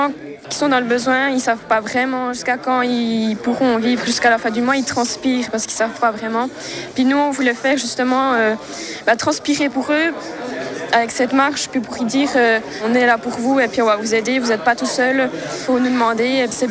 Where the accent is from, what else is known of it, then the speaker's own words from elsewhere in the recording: Switzerland; je viens d'Ébreleu et je suis électricienne en 3e année au CEF à Moutier.